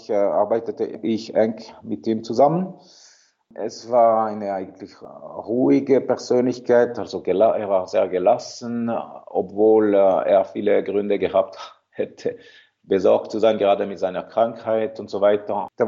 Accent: Fribourg, Switzerland; German is a second language; Ich bin, wie man hört, ein Roman. Ja. Also ich bin in Fribourg geboren und aufgewachsen.

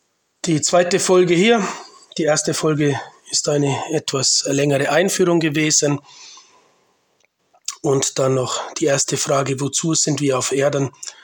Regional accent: Bavaria, Germany; now in Liechtenstein; Ich bin 48 Jahre alt, bin aus Bayern und wohne und arbeite als Diözesanpriester im kleinen Erzbistum Vaduz in Liechtenstein.

